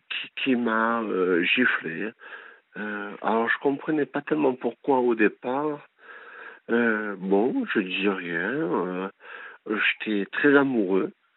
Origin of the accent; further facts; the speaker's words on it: Tarbes, Occitanie, France; Alors, je viens de Tarbes, enfin, je suis de Tarbes